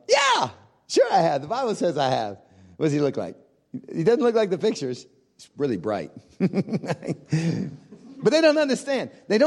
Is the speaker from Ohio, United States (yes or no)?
yes; Ohio, United States; I said, "I grew up in Ohio. We got 3-meter corn."